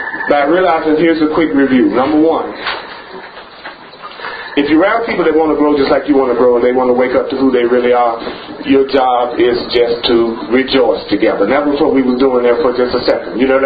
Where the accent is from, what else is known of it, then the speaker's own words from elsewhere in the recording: the South, United States; And you know, I'm from the South. I love catfish.